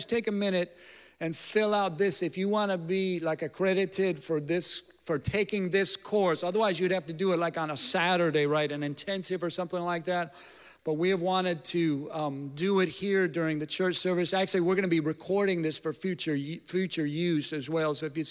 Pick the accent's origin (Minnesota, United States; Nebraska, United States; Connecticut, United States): Minnesota, United States; But I grew up in Minnesota, came to the Lord my freshman year.